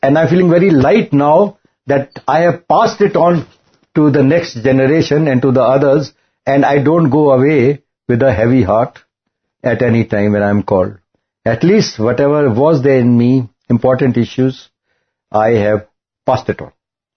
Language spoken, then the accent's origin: English; Bangalore, Karnataka, India; I'm from Bangalore. Indranagar is a place not far from my place.